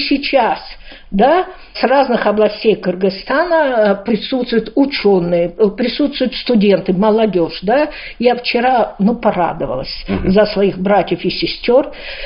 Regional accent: Kazakhstan; Вы кыргыз, я казашка. Да? Это наша прародина.

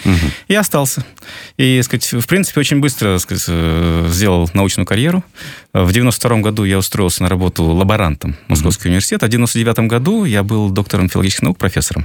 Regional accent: Karakol, Issyk-Kul Region, Kyrgyzstan; also born or lived in Bishkek; мой род, все мои родственники, вся моя родня родом отсюда. Угу. Вырос я на Иссык-Куле. Школу окончил в Караколе. Но родом мы из Кемина, из Кичкемина.

